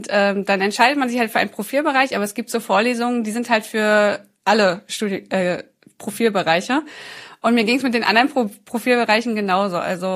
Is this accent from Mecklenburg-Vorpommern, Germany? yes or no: yes; Schwerin, Mecklenburg-Vorpommern, Germany; Aus Schwerin. Ich komme aus Schwerin, Mecklenburg-Vorpommern.